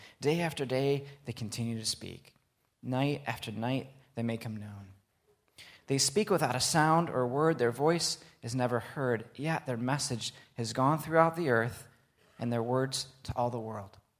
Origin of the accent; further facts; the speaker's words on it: Grand Rapids, Michigan, United States; now in Ann Arbor, United States; So I grew up in the Grand Rapids area on the west side of the state, and in the last 20 years that I've been here in Ann Arbor